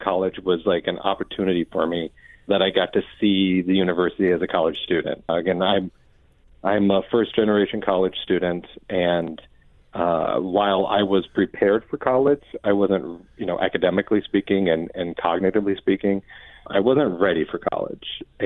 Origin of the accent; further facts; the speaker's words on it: Omaha, Nebraska, United States; I'm born and raised in Omaha, so I've always been familiar with UNO